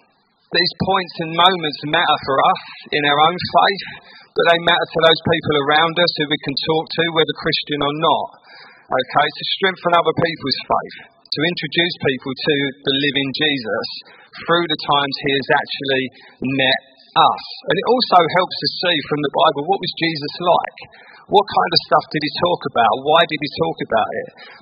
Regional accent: East of England, United Kingdom; accent: Essex; But in my Essex accent, I'm going to read it out.

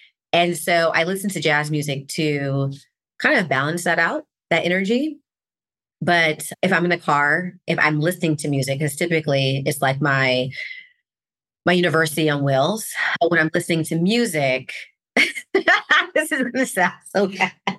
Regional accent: California, United States; now in Atlanta, United States; my siblings, my sister, my brother, and we grew up in California. And I decided I wanted to go to New York to start my career and then came down here to Atlanta.

